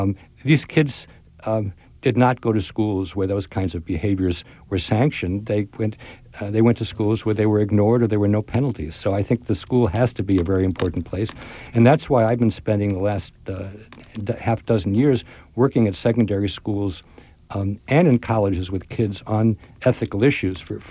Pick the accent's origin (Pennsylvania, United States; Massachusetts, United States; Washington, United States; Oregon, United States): Massachusetts, United States; I have to say, I come from Massachusetts, and I think we have one of the better systems.